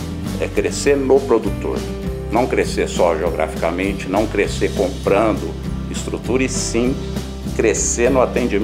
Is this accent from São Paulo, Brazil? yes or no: yes; Bebedouro, São Paulo, Brazil; born there; Nós nascemos aqui em Bebedouro, uma região onde a citricultura era muito relevante, era a maior região citrícola do país há 45 anos.